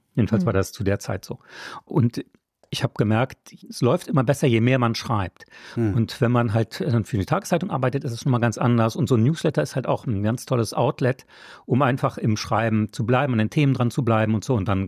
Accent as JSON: {"language": "German", "country": "France", "said": "Ich bin ja auch Franzose."}